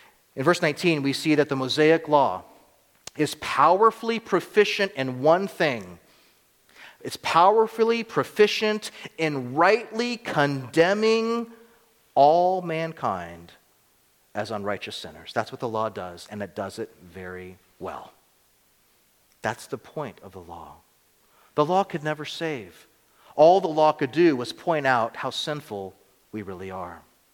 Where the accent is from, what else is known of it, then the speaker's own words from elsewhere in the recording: United States; as an American, I think sometimes well, why should I get excited about this? Because I'm an American, you know.